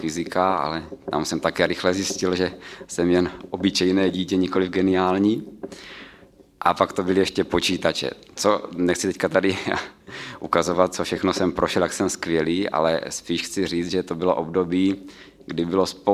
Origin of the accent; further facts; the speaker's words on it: Ostrava, Moravian-Silesian Region, Czechia; pocházím z Ostravy, kde jsem se narodil, jinak pocházím také, jestli to tak dá říct, z křesťanského sboru Brno, kam tedy patřím.